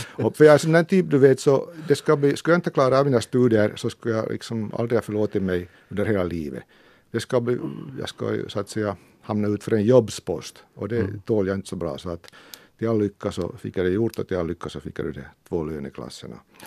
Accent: Ostrobothnia, Finland; accent: Ostrobothnian; den dåvarande direktören då, Bengt Bergman, som först inte tyckte om min österbottniska dialekt, han tyckte det var mycket grav.

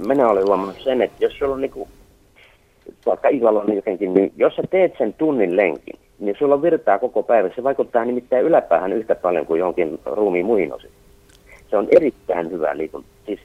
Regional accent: Central Finland, Finland; Mä oon lapsena liikkunut kallioilla Keski-Suomessa

